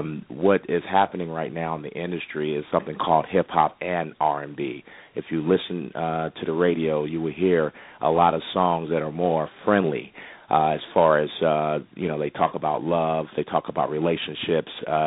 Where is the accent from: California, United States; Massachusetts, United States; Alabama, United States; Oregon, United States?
California, United States; Los Angeles; now in Miami, United States; Live in Miami, Florida, originally from L.A.